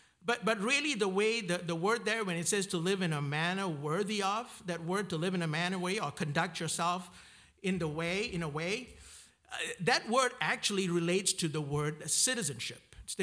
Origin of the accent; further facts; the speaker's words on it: Malaysia; now in United States; I am a Malaysian citizen by birth. I still am. I have been a permanent resident in the United States for the last, it's been a while.